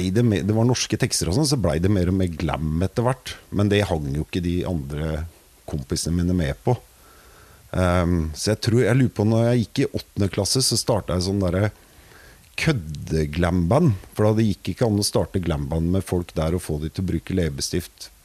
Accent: Vinterbro, Akershus, Norway; jeg er fra Vinterbro.

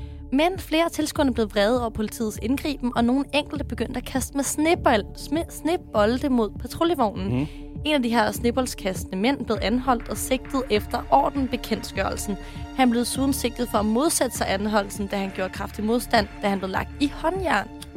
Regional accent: Sorø, Zealand, Denmark; Altså, jeg er fra Sorø.

